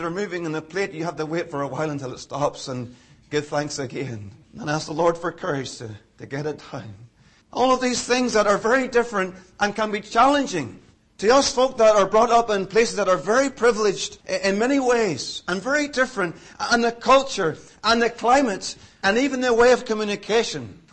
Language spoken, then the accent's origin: English; Northern Ireland, United Kingdom; So I told her I was from Northern Ireland.